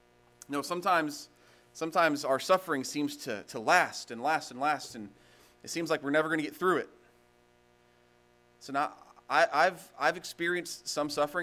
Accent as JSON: {"language": "English", "region": "Kansas", "country": "United States", "tie": "born or raised there", "said": "growing up in Kansas, like when I'd go to a museum there, it'd be like, well, this thing is from 1900."}